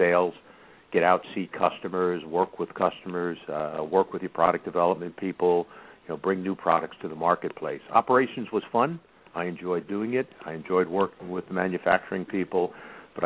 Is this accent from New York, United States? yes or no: yes; Levittown, New York, United States; also born or lived in Brooklyn; I was born in Brooklyn, New York, back in 1947. My family moved to Levittown, New York.